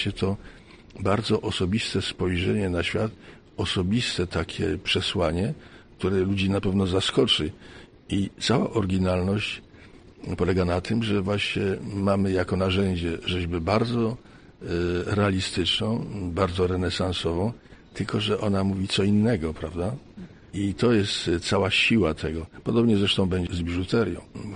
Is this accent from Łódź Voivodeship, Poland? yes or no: yes; Wieluń, Łódź Voivodeship, Poland; miasto Wieluń pozostało dla mnie właśnie tym moim rodzinnym miastem, gdzie ja coś robię.